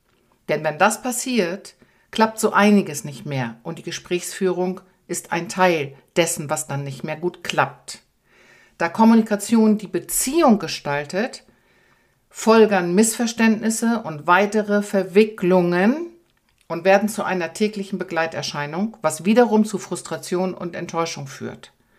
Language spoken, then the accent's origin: German; North Sea coast, Germany; Ich bin an der Nordsee groß geworden, dass die Wellen kommen und die Wellen gehen.